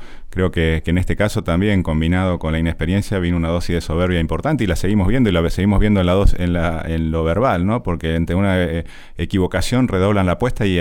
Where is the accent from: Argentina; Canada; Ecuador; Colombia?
Argentina; somos muchos los argentinos que queremos que el país nos vaya bien